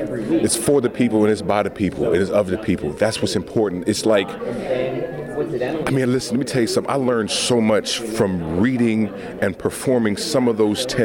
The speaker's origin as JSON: {"language": "English", "town": "Oakland", "region": "California", "country": "United States", "tie": "born or raised there", "said": "You know, I was raised in Oakland and August and working with all these brothers."}